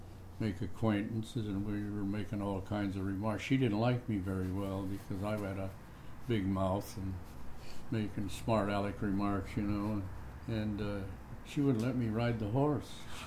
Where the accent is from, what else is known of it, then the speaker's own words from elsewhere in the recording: Colton, California, United States; Well, I was born in Colton, California. I'm a California native.